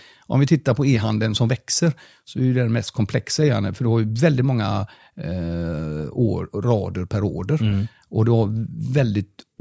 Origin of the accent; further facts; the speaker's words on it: Germany; Swedish is a second language; now in Sweden; huvudkontoren från Göteborg söderut, nere i mitt hemland Tyskland